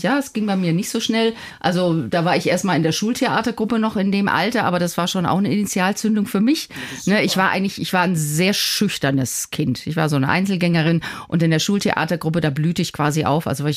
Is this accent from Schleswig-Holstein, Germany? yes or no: no; Nuremberg, Bavaria, Germany; also born or lived in Oberhausen; Also ich bin seit meinem 8. Lebensjahr in Nürnberg in der Südstadt sozialisiert worden. Also ich bin total zweisprachig aufgewachsen. Also ich habe Fränkisch und Hochdeutsch, sagen wir mal so.